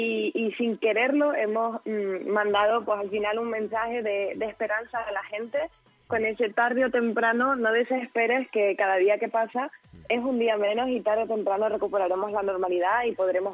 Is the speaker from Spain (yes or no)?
yes; Tenerife, Canary Islands, Spain; Pero sí es un lugar, yo creo que un lugar especial para mí. Es mi tierra, es Tenerife.